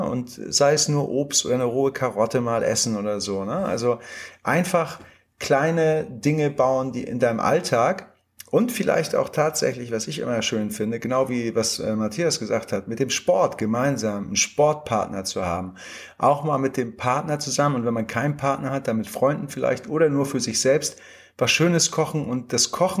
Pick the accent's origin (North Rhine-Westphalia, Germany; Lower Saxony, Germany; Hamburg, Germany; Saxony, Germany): Hamburg, Germany; ich wohne so ein bisschen außerhalb, wenn du ein paar Meter gehst oder wenn du einfach mal hier in Hamburg als Hamburger Jung kannst du auch mal an der Elbe spazieren gehen